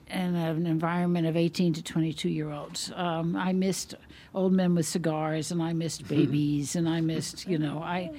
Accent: New Orleans, Louisiana, United States; is a very, very common New Orleans name, and I'm from New Orleans.

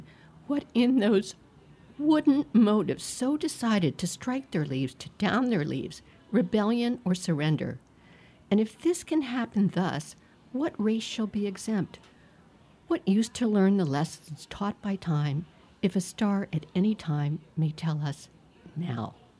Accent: Washington, District of Columbia, United States; the street that I grew up on in Washington, D.C., not on my block, but on the very next block, was lined with ginkgo trees

